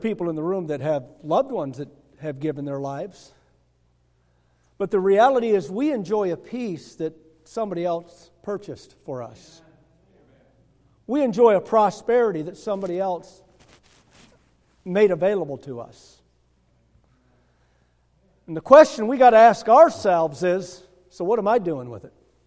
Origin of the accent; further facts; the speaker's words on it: Kingsley, Michigan, United States; I know growing up in Kingsley, Michigan, though it's not like we were millionaires. I mean, I grew up in a trailer on some property outside of a little bitty town